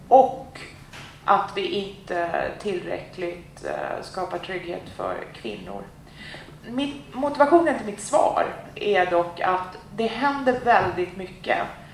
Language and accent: Swedish; Täby, Stockholm County, Sweden; När jag var liten och bodde i Täby och då fick jag känna vad otrygghet betyder.